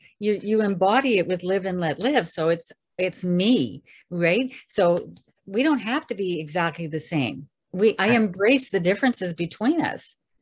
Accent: Canada; you know, I'm from Canada.

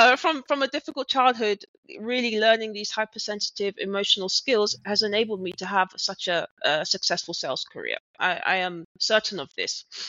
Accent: London, United Kingdom; moved away as an adult; now in Berlin, Germany; I'm a Brit, born and bred in London. However, around 7 years ago, I took the leap and joined the startup scene of Berlin. So I moved and I have not looked back since.

